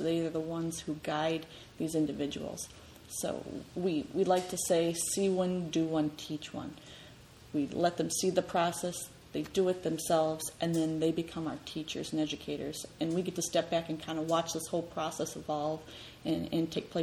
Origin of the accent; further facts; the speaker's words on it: Michigan, United States; Well, I was originally born and raised in Michigan, in northern lower Michigan